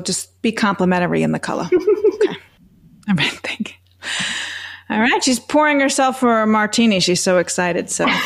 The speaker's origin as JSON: {"language": "English", "town": "Brooklyn", "region": "New York", "country": "United States", "lives_now": "Boca Raton, United States", "said": "So listen, I'm in Boca Raton. I'm from Brooklyn originally."}